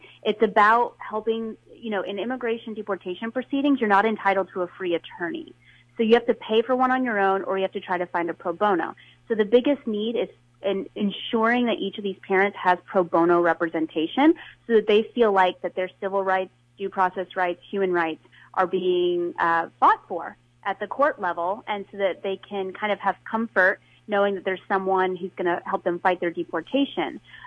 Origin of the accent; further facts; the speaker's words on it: Canada; I'm Canadian